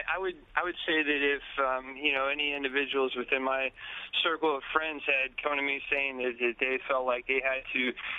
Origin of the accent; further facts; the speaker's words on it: Texas, United States; now in Staten Island, United States; I'm currently serving on active duty in the military on Staten Island, but I'm originally from Texas.